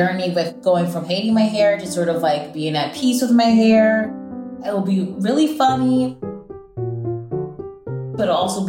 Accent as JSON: {"language": "English", "region": "Midwest", "country": "United States", "said": "Because I'm from the Midwest. Everything is well done."}